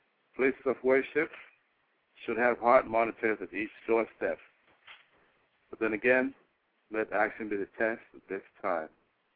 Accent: New York City, New York, United States; We come from New York City. Been to all the boroughs.

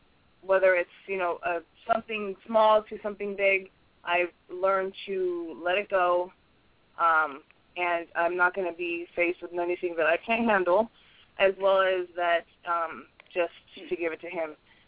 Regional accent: Imperial Beach, California, United States; I am from Imperial Beach, California. I am 39 years old, a mother of four.

